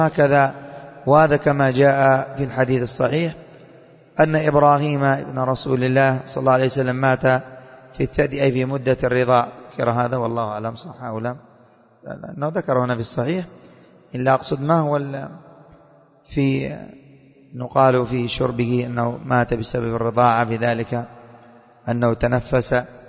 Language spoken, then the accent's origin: Arabic; Yemen; وعندنا اليمنيين كما يقال كرش